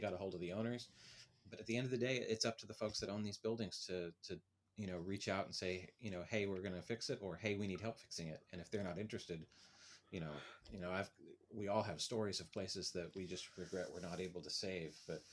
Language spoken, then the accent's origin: English; Oklahoma, United States; I'm from Oklahoma, so I know I'm a little biased